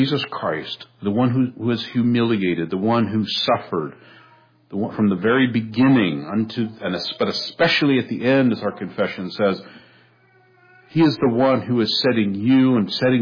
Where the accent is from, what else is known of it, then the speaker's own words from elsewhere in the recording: California, United States; I had been in the ocean a lot growing up in the Bay Area